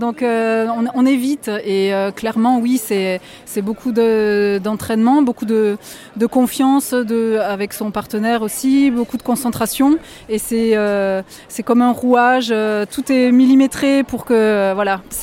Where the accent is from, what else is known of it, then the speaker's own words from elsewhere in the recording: Besançon, Bourgogne-Franche-Comté, France; On est du Doubs, on est de Besançon.